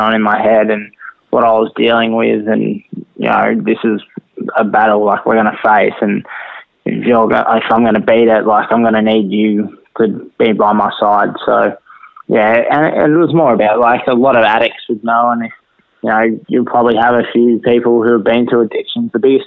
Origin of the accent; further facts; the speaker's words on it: Geelong, Victoria, Australia; all my family and friends are from Geelong, so I grew up in Geelong